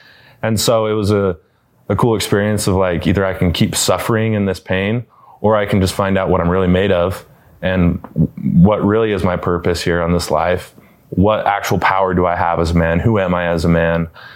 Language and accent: English; Smithfield, Utah, United States; born and raised in Smithfield, Utah